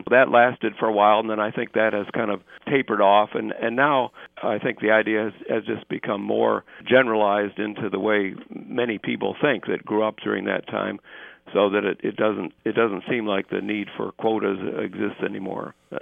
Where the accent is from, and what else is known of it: Chicago, Illinois, United States